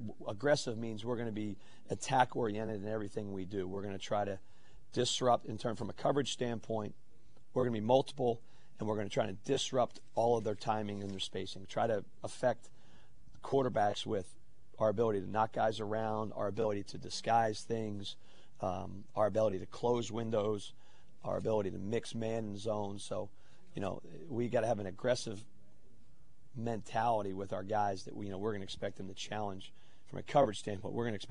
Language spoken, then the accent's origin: English; Pennsylvania, United States; You know, where I grew up in Montgomery County, I went to I grew up in a Catholic school system, and you basically rooted for Penn State or Notre Dame or both